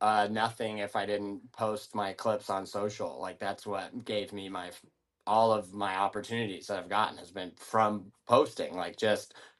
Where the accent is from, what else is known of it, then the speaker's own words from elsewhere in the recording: Washington, United States; I'm from Washington, but for some reason I sound like I'm from Boston